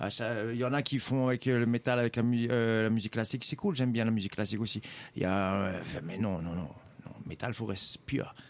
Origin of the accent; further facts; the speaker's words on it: Le Tampon, Réunion; born or raised there; also born or lived in Saint-Denis